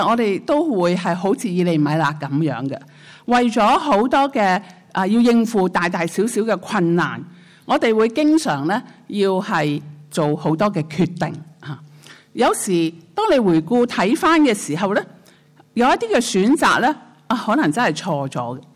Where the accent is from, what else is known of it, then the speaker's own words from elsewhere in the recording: Hong Kong; now in Japan; 我哋啊离开咗我哋嘅家乡吓、我哋都会成日留意香港嘅新闻啊，我哋第二个家乡留意埋日本嘅新闻啊